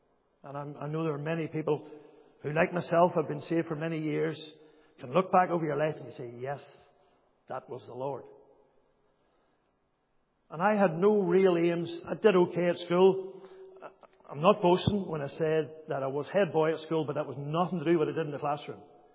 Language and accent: English; Northern Ireland, United Kingdom; When I think about those years as a boy growing up in Makara was very much like a lot of towns in the 70s, mid 70s, late 70s, early 80s, very much became a polarized town with the Troubles.